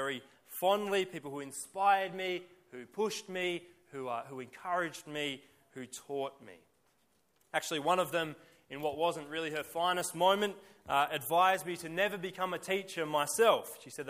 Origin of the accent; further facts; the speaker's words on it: Australia; That's part of our baggage, I think, as Australian people.